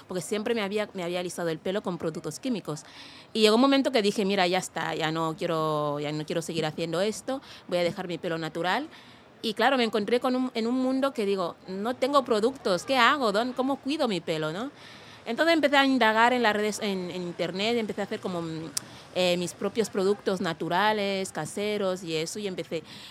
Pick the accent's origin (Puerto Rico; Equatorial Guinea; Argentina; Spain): Equatorial Guinea; Spanish is a second language; also born or lived in Africa; yo soy una mujer guineana de la etnia Fang y esa es mi cultura. También hablo de otras culturas de los países africanos, porque yo crecí en 3 países diferentes de África, incluido el mío.